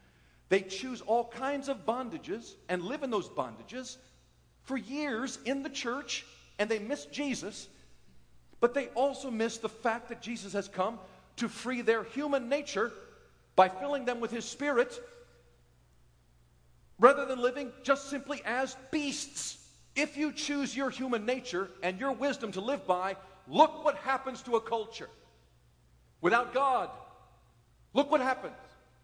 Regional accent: United States; I will not follow the establishment of my culture first. I'm an American.

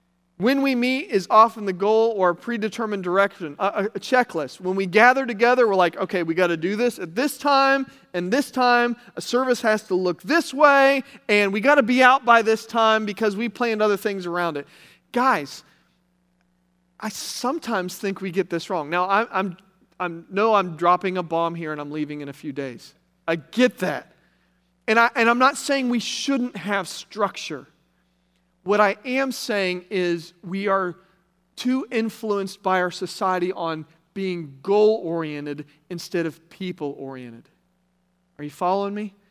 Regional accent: Morgantown, West Virginia, United States; So I'm blessed to live in my hometown of Morgantown, West Virginia.

